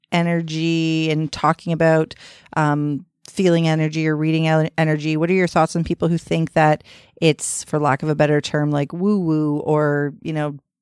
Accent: Canada; Yeah, we're Canadian.

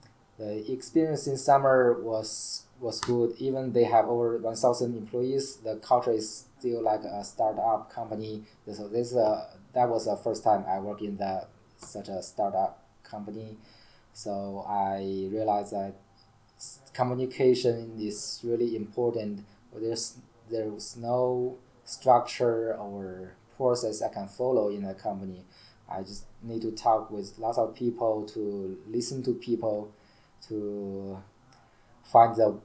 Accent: China; English is a second language; now in United States; Yeah, because I'm from China, so I want to utilize my background and experience to get a job here.

